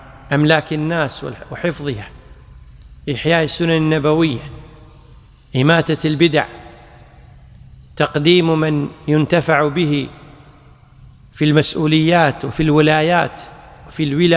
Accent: Kuwait; الأصل في القاضي طبعا عندنا في الكويت وفي أكثر الدول

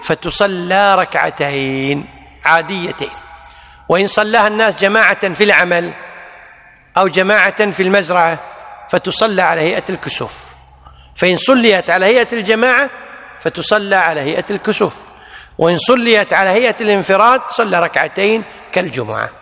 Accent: Kuwait; في فتوى عندنا بالكويت

